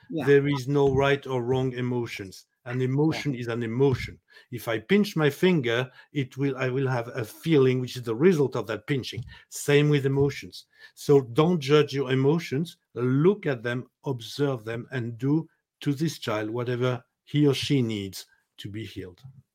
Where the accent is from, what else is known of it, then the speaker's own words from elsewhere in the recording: France; accent: French; English is a second language; And I hope my French accent and my French style has not been too overwhelming for everyone.